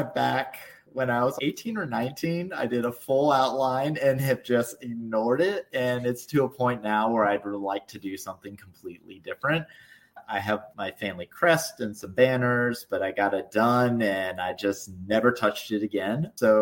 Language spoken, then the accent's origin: English; South Carolina, United States; because I grew up in South Carolina near the swamps.